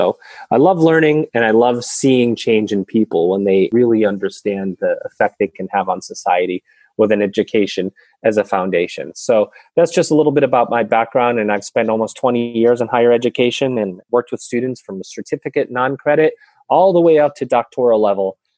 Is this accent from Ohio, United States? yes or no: no; Syracuse, New York, United States; now in Denver, United States; My background, I'm actually from Central New York. Syracuse, New York is where I was born and raised. And we call that snow country.